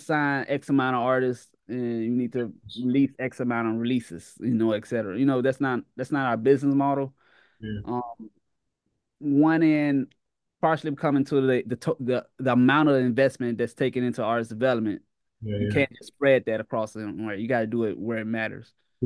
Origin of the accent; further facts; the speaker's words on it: Mississippi, United States; You know, I'm from Mississippi. I grew up and you know, that's our music.